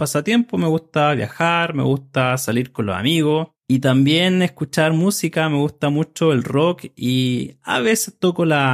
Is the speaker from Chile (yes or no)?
yes; Santiago, Santiago Metropolitan Region, Chile; now in Concepción, Chile; soy de Chile, soy de Santiago, la capital de Chile, pero después me mudé a Concepción, que es la ciudad donde vivo actualmente, una ciudad que está en el sur del país.